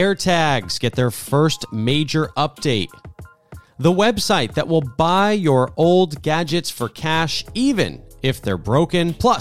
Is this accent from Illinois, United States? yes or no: no; New Jersey, United States; I grew up in New Jersey where, I'm not kidding, I called a drawer a draw until I got to college.